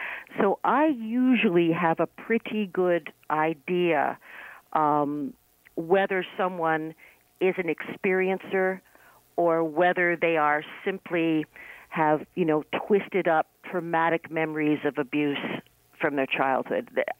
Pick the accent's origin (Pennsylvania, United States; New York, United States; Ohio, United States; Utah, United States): New York, United States; New York City; I'm from New York City.